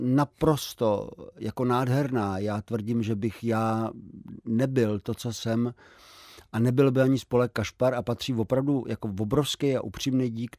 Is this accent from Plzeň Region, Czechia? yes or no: no; Slavičín, Zlín Region, Czechia; Brumov, Bylnice. Aha. Jsem narozen ve Slavíčíně